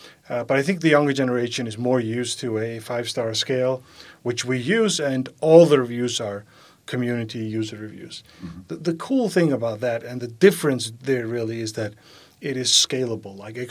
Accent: Faroe Islands; I grew up almost in the UK. So I'm from the Faroe Islands, which is just north

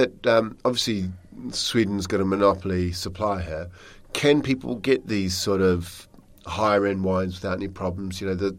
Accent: New Zealand; now in England, United Kingdom; You know, I'm a Kiwi. I live in England, yeah, but I'm a Kiwi.

